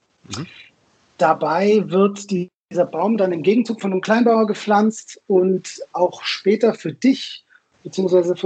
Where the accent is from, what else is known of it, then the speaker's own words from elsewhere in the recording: Munich, Bavaria, Germany; also born or lived in Israel; ich komme aus München, bin in München geboren, habe aber eine doppelte Staatsbürgerschaft und habe auch in beiden Ländern gelebt. Mhm. Zuletzt dann zum Studium und dann auch ein bisschen da gearbeitet. So zwischen Tel Aviv und Jerusalem.